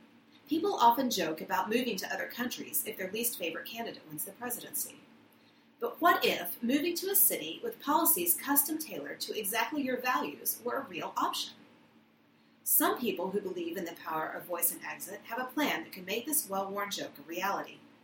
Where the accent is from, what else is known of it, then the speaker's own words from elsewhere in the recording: Texas, United States; Just look at the difference between your state of California and my home state of Texas.